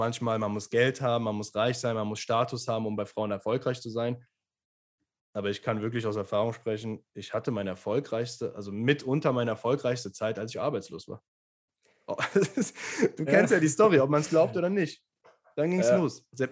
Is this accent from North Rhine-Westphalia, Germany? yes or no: yes; Leverkusen, North Rhine-Westphalia, Germany; now in Düsseldorf, Germany; ich komme ja aus Leverkusen, da geht jetzt nicht so viel. 150.000 Einwohner ist okay, aber Köln, Düsseldorf, das sind die Städte hier in NRW. Und ich bin damals mit 25 nach Düsseldorf gezogen